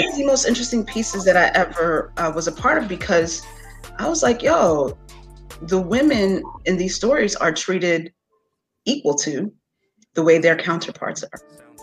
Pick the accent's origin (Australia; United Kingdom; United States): United States; New York; And she said, honey, where are you from? And I said, I'm from New York. She said, you got to go back home.